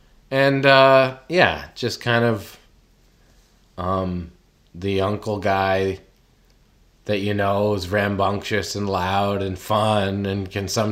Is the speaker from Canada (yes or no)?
yes; Canada; So, in growing up in Canada, there was a lot of that.